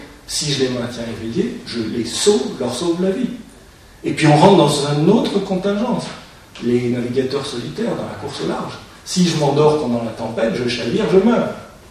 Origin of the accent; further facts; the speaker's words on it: France; Alors, en tant que Français, nous, en tant qu'Européens, on a éliminé la peine de mort depuis 25 ans.